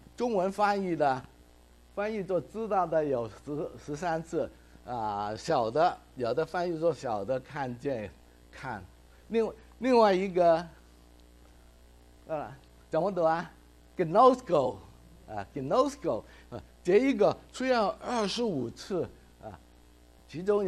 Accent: Hong Kong; 我们在香港长大，讲底子花，从来没有见过这样子的

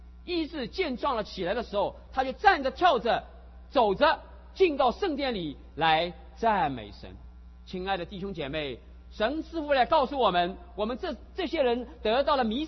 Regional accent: China; moved away as an adult; now in Los Angeles, United States; 我们这一群从大陆来的人会慢慢的从一个

